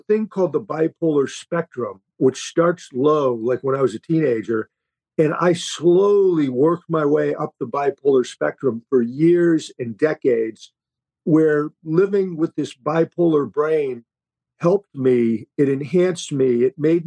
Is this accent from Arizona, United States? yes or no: no; Holbrook, Massachusetts, United States; So I was born in Holbrook, Massachusetts, near Boston, grew up there